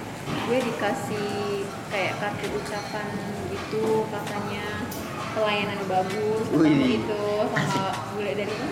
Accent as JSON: {"language": "Indonesian", "country": "Malaysia", "said": "karena saya orang Malaysia"}